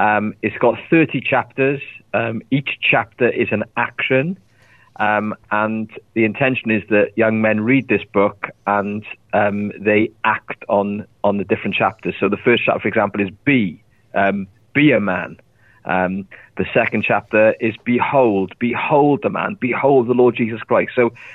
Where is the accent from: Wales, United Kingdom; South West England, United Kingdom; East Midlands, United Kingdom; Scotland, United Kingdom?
Wales, United Kingdom; Ebbw Vale; also born or lived in London; Originally, I'm from a town called Ebervale, which is in Wales, which is in the UK. I've been in London for many years, and I've literally just moved back to Ebervale about a year or so ago.